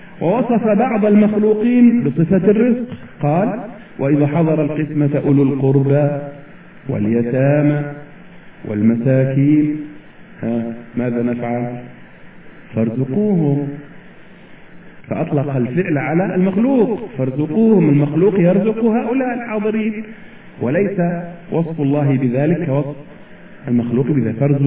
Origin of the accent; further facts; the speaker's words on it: Egypt; هذا مثل دارج عندنا في مصر